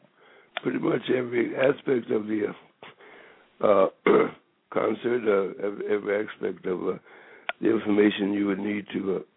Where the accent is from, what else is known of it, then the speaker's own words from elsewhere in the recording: Dallas, Texas, United States; me and my mom, used to go to concerts in my hometown, Dallas.